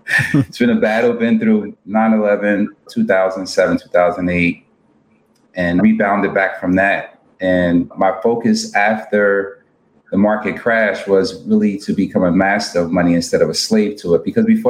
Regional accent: New Jersey, United States; So I come from North New Jersey, pretty rough area, grew up in the 80s, crack and everything was prevalent during that time.

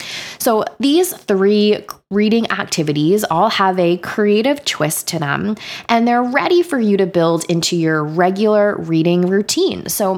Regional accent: Long Island, New York, United States; I'm from Long Island originally. My mom is from Queens. My dad is from the Bronx. So I grew up in a household with some strong vowels.

